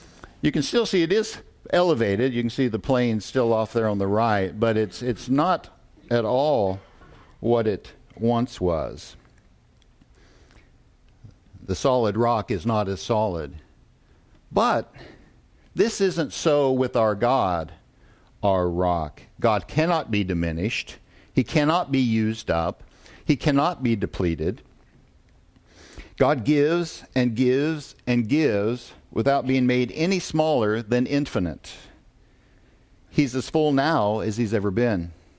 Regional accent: Kansas, United States; I grew up in Kansas, as many of you know. And many of you know, Central and Western Kansas has got to be in competition for one of the flattest places on earth.

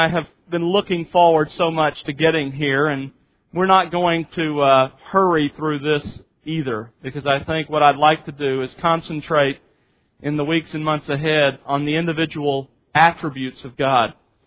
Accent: Mobile, Alabama, United States; So I was raised in a Christian home, but I was raised in Mobile, Alabama, and at least where I grew up, there really weren't solid churches.

